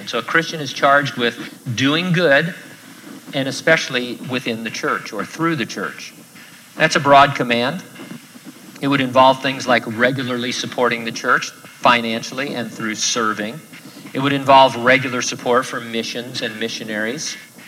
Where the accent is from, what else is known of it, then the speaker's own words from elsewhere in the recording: San Bernardino, California, United States; I grew up in San Bernardino. I lived there my whole life